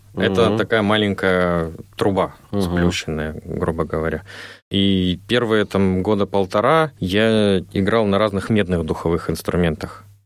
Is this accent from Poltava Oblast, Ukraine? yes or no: yes; Kremenchuk, Poltava Oblast, Ukraine; born there; Родился я, оговорюсь, на Украине, в Полтавской области, в городе Кременчуг.